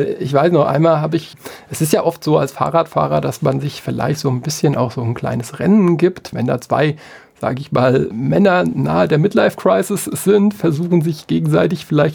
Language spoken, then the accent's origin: German; Mainz, Rhineland-Palatinate, Germany; born or raised there